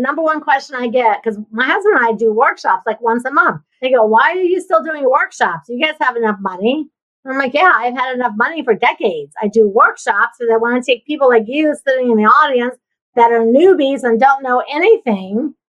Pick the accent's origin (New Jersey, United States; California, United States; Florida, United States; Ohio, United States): Ohio, United States; So I was raised in Ohio in the Midwest. So I graduated high school in 1977.